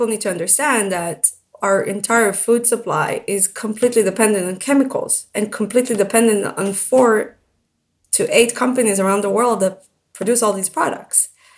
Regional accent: Israel; English is a second language; I grew up in Israel. That's where I was born and raised.

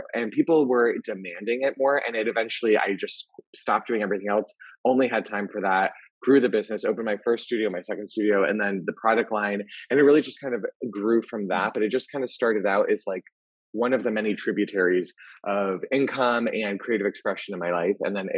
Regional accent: Connecticut, United States; moved away as an adult; now in New York, United States; I've lived in New York for 15 years. I moved here when I was 20 from Connecticut.

